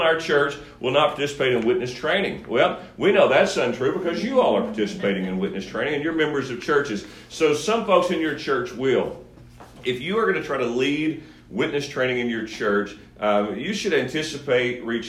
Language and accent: English; Kentucky, United States; I'm 54. And so, man, I grew up in West Kentucky, 54 years old.